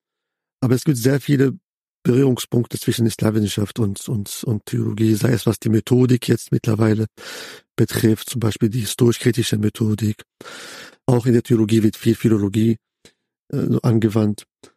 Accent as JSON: {"language": "German", "town": "Casablanca", "region": "Casablanca-Settat", "country": "Morocco", "tie": "born or raised there", "moved": "as an adult", "lives_now": "Germany", "said": "geboren in Casablanca, auch in Casablanca aufgewachsen. Dann mit 18, 19 kam ich nach Deutschland, um zu studieren. Ich habe in Leipzig Arabistik, Islamwissenschaft und Politikwissenschaft studiert"}